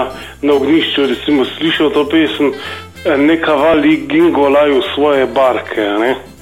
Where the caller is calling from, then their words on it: Ljubljana, Central Slovenia, Slovenia; iz Ljubljane